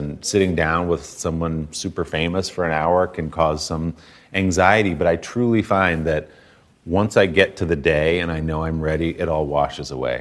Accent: New York, United States; I grew up in the New York area at the dawn of hip-hop, when it was becoming a big mainstream art form. I went to college in Nashville

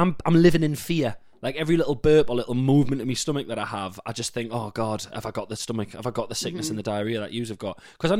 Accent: North East England, United Kingdom; I haven't done a gig outside the North East for 3 years.

